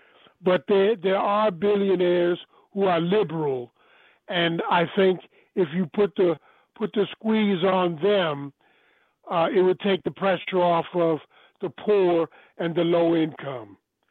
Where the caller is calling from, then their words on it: Germany; calling you long distance from Germany, man.